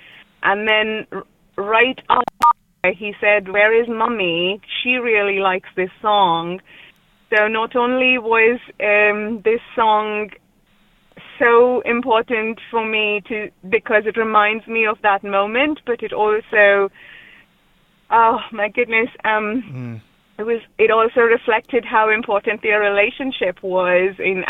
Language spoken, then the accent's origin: English; India; I'm originally from India